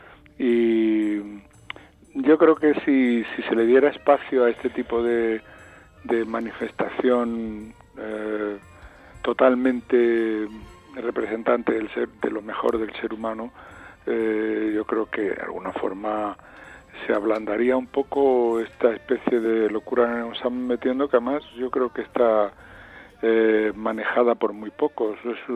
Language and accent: Spanish; Granada, Andalusia, Spain; es uno de los hitos culturales de mi tierra, de Granada